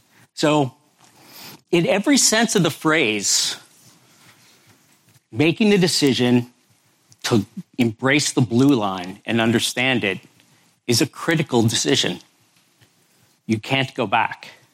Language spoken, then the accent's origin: English; United States; So just to start off, I'm an American. I'm not dumb. I'm a child of the 70s.